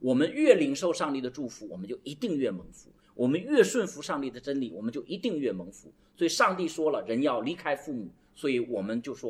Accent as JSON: {"language": "Chinese", "country": "China", "said": "因为我们中国的传统的家庭观念和圣经里面的家庭观婚姻观是有很大区别的"}